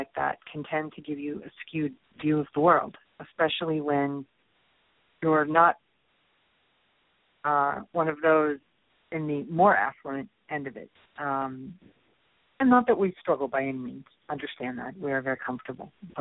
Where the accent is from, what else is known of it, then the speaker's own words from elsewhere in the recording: Cincinnati, Ohio, United States; Just realized that I'm from Cincinnati, Ohio. When I was a teenager, was when … concert happened